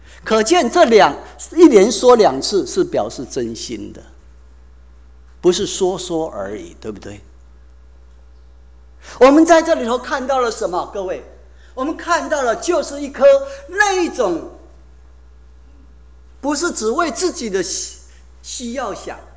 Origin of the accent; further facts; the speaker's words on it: China; 他没有像没有说像我们中国人喜欢常会用的话